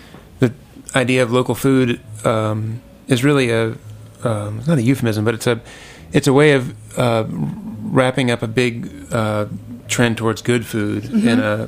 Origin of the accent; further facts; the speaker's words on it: Virginia, United States; also born or lived in South Carolina / North Carolina; I grew up in Virginia and South Carolina and North Carolina